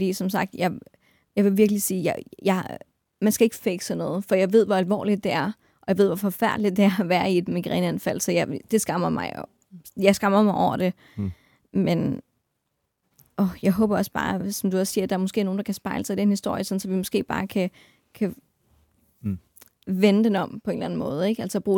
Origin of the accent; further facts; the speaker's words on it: North Denmark Region, Denmark; det er fordi, jeg kommer fra Nordjylland af, og jeg har sgu aldrig sådan passet ind deroppe